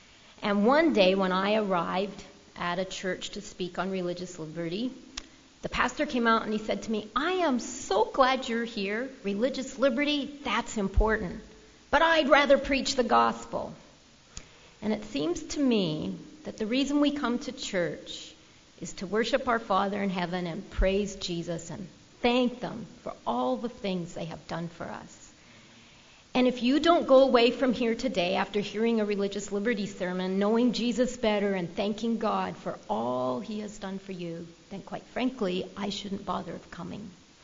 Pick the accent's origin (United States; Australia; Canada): Canada; Vancouver, British Columbia; I grew up in Vancouver, beautiful British Columbia, as we say.